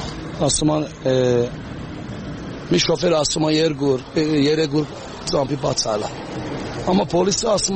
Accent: Iran; Այո, Փարսից եմ, խաբար չունենք հալա։

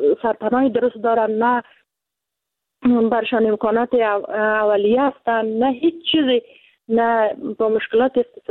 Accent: Afghanistan; چون ما افغان هستیم

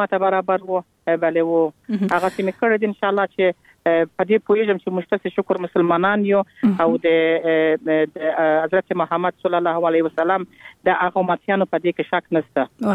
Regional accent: Kandahar, Afghanistan; born there; موږ خپل چې په کندهار کې پیدا سول، او زما اولادونه په کندهار کې پیدا سو

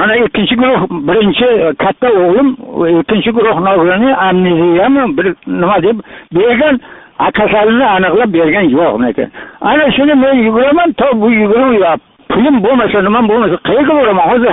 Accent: Termez, Surxondaryo Region, Uzbekistan; now in Denov, Uzbekistan; Men mana O'zbekiston Respublikasi Surxondaryo oblasti Termizdan. Shu Denov rayonida turaman.

